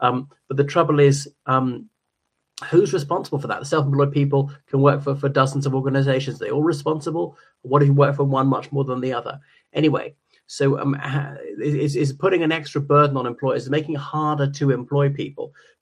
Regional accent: Ireland; o everyone … from Ireland.

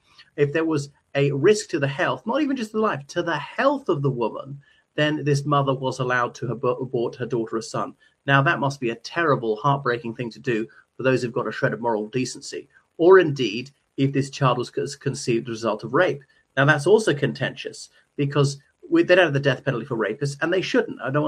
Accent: Ireland; from Ireland.

